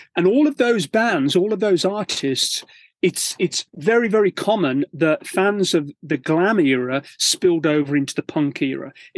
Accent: Birmingham, West Midlands, United Kingdom; "Oh, that's really weird because we're from Birmingham and we've not come across them."

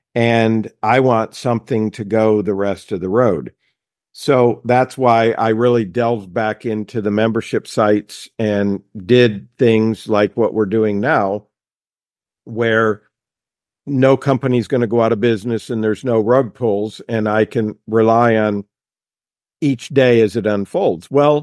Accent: Indiana, United States; when I did go to college, I went to Indiana University and I grew up in Indiana.

